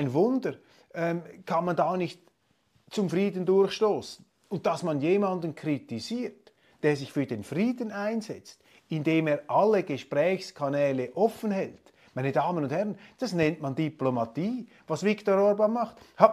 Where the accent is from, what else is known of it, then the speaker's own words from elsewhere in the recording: Switzerland; für mich als Schweizer, der diese Gegend überhaupt nicht gut kennt